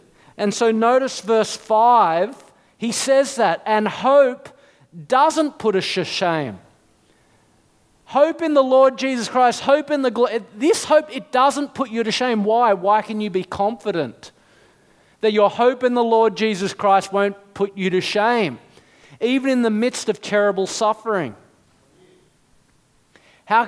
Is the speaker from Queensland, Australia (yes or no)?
no; New South Wales, Australia; I grew up in the North Shore.